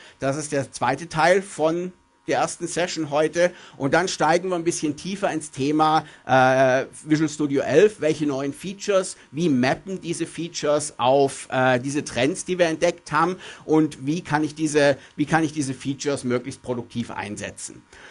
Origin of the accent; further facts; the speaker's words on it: Munich, Bavaria, Germany; Ich komme aus München, bin also in Deutschland angestellt